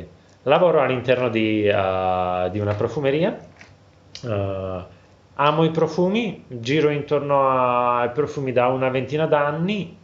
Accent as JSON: {"language": "Italian", "country": "Slovakia", "tie": "born or raised there", "second_language": "Italian", "said": "Ok, allora, io sono cresciuto in Slovacchia, ex Cecoslovacchia."}